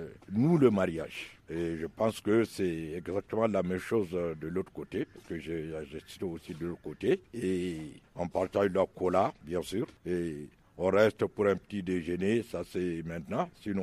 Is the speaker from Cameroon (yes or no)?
no; Ménaka, Mali; Je suis du nord du Mali, je suis de Menaka.